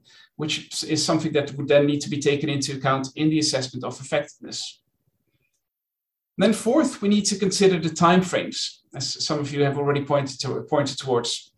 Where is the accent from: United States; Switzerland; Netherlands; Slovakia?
Netherlands; English is a second language; an example that I mentioned earlier from my home country, the investment dispute between Uniper and the Dutch government